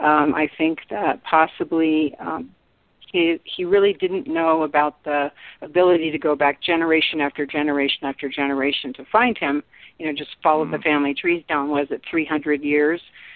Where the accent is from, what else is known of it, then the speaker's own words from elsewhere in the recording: Sacramento, California, United States; see, I'm from Sacramento, and I really literally I covered all the same areas he did